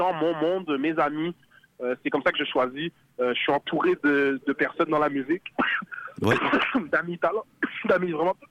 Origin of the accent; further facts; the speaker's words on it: Montreal, Quebec, Canada; Je viens de l'Est de Montréal, je fais de la musique depuis que j'ai l'âge de 11 ans